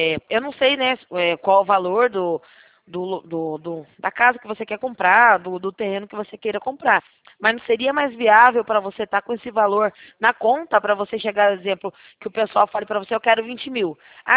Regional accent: São Paulo, Brazil; que eu sou daqui de São Paulo

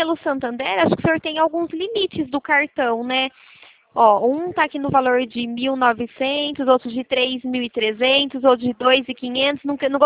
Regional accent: Araras, São Paulo, Brazil; Eu fico aqui em Araras, eu sou de Araras, São

